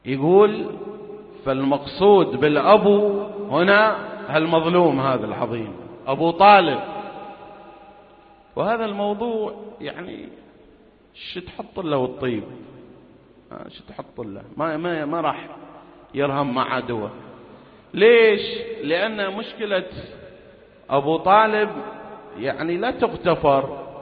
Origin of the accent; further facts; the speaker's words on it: Kuwait; يمكن احنا موجود عندنا في الكويت في المنهج